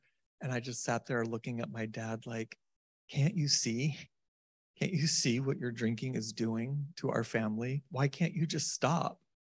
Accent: San Francisco, California, United States; I grew up in San Francisco. I have a mom and a dad, and I have an older sister and a younger sister. And it was the Gaelic garlic combo. Are you familiar with the Irish Italian mix?

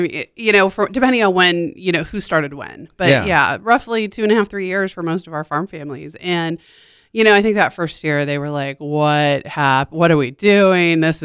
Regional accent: United States; Well, I'm from Seward County where I grew up

